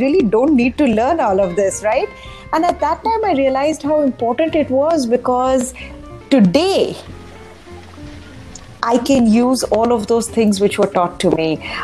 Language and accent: English; Ranchi, Jharkhand, India; also born or lived in Ludhiana, Punjab; I was born in Ludhiana in Punjab, and I grew up in Ranchi, which is it's in Jharkhand now. It used to be in Bihar when I was a kid.